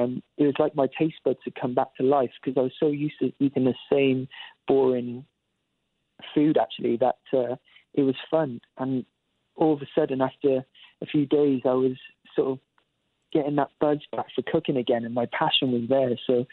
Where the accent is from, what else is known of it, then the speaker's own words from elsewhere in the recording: Cardiff, Wales, United Kingdom; my hometown of Cardiff, which is the capital of Wales in the UK.